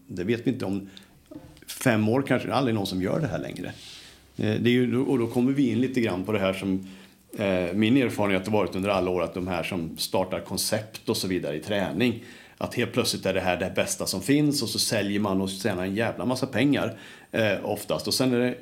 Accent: United States; Swedish is a second language; now in Sweden; det är ju långt ifrån där jag kommer ifrån i USA

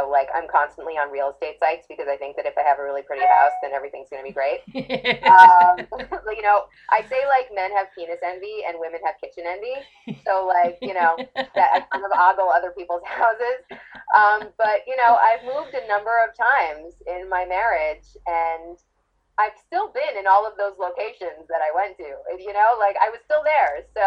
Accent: New Jersey, United States; accent: New York; The only thing I have is that like some once in a while, like my New Yorker will drop. I grew up in North Jersey, so sometimes you pick up like the New York, so I can say like water.

